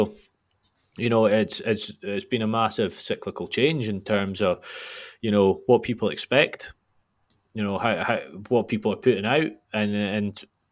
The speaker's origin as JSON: {"language": "English", "town": "Nairn", "region": "Scotland", "country": "United Kingdom", "tie": "born or raised there", "said": "I am involved at my hometown club in Nairn County, and who play in the Highland League"}